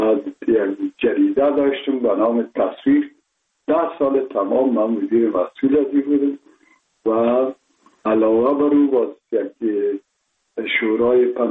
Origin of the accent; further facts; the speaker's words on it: Kabul, Afghanistan; ما متولد شهر کابل هستم، هستم تاجک و از شهر کونی کابل که از پدر از کابل هستم. مکتب آشقان عارفان که در شهر کونه نزدیک خانه ما بود